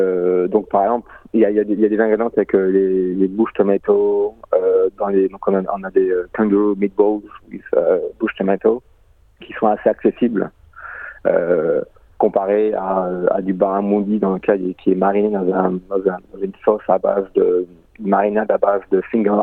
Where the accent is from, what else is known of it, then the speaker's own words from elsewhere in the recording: France; now in Australia; Quelque chose qu'on a un peu découvert en tant que Français en Australie